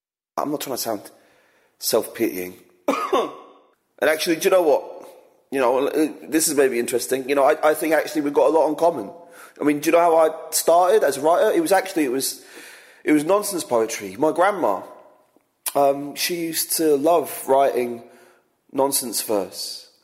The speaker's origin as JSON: {"language": "English", "country": "United Kingdom", "said": "You know, you probably don't remember being British 5 minutes ago, but we don't excel at self-identification."}